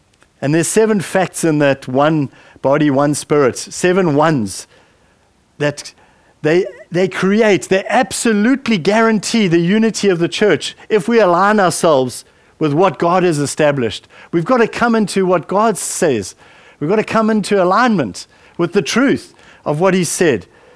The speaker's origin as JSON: {"language": "English", "country": "South Africa", "said": "Don't label yourself, well, I'm South African. No, I'm a child of the kingdom. And I'm also a British citizen"}